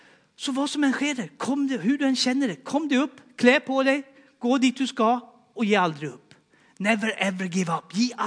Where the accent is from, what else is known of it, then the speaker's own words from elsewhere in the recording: Sweden; now in Norway; Och i Sverige hade vi på den måten 1 minut och 30 sekunder.